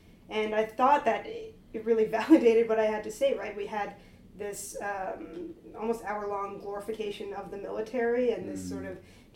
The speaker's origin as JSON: {"language": "English", "country": "Canada", "said": "in Canada we do learn American history in school, so I've taken it in high school and then in university."}